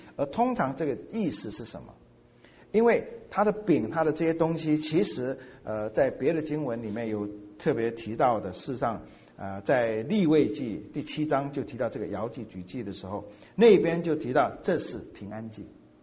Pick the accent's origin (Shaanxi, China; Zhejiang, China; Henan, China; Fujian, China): Fujian, China; Quanzhou; 也跟我的家乡有点关系的。这我们福建在我的家乡有一批回族，这些回族我曾经在不同场合提到，这些回族是阿拉伯血统，1000年前。可是这些回族在福建泉州